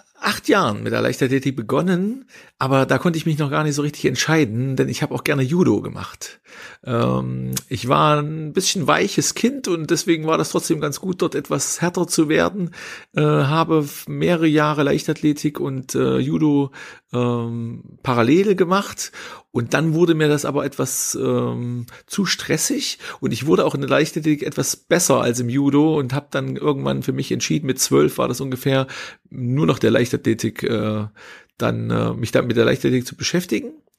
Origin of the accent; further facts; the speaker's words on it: Hermsdorf, Thuringia, Germany; Habe Abitur gemacht in meinem Heimatort in Hermsdorf, am Hermsdorfer Kreuz, A9, A4 Kreuzung, kleiner Ort.